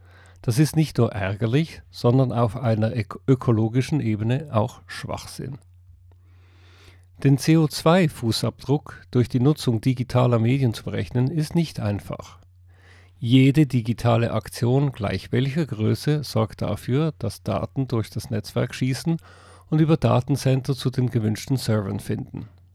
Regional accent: Zurich, Switzerland; Als Zürcher habe ich gesagt

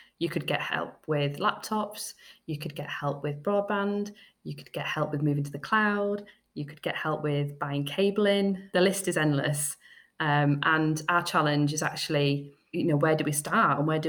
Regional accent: Scarborough, Yorkshire and the Humber, United Kingdom; in my hometown of Scarborough, I help set up an engineering academy for young people

